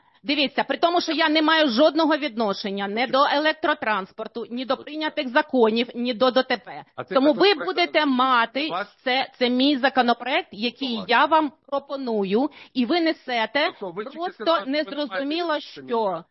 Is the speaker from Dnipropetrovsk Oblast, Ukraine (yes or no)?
no; Kyiv, Ukraine; born there; Я киянка, і мені соромно. Так, з нульового я тут народилася.